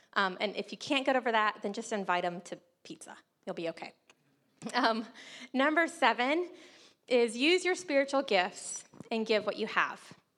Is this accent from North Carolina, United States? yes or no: yes; North Carolina, United States; I grew up on the Barrier Islands of North Carolina. And it's just this long strip of like beautiful beaches and islands.